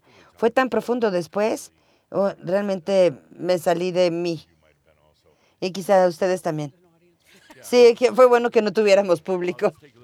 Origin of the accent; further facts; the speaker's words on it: Wisconsin, United States; Sí, nosotros somos de Wisconsin, así que lo sabemos.